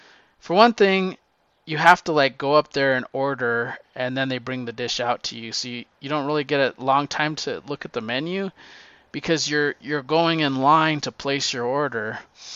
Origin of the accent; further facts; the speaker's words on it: New Mexico, United States; I'm from New Mexico. I can eat hot chili.